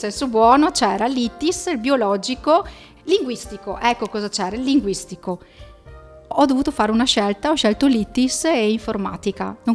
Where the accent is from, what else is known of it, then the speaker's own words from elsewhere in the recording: Badia Polesine, Veneto, Italy; sono di Badia Polesine